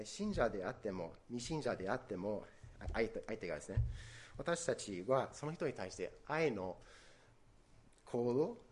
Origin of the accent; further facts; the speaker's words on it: United States; Japanese is a second language; まあ、アメリカ、私はアメリカ人で、親戚のほとんどがアメリカに住んでいて、